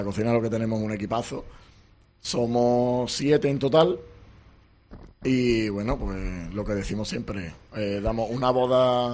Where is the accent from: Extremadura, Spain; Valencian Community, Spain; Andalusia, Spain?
Andalusia, Spain; San Fernando; De San Fernando